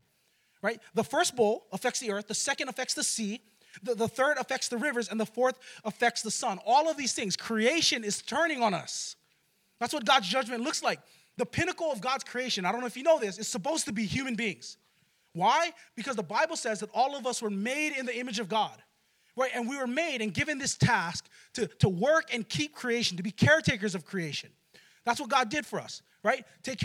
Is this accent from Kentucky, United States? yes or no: no; Hawaii, United States; I grew up in Hawaii, so this is kind of hard for me because I didn't really see the sun as good.